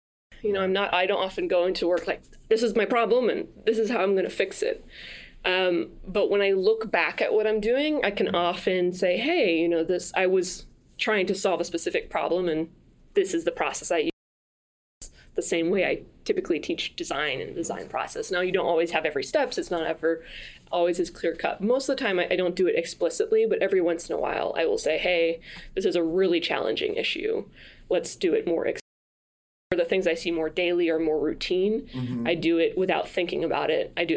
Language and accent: English; France; So I grew up in France. I was born and raised in France with parents who, you know, grew up in America and England and France themselves. And so I had this mixed background, and I went to the French public school system, but I spoke English at home.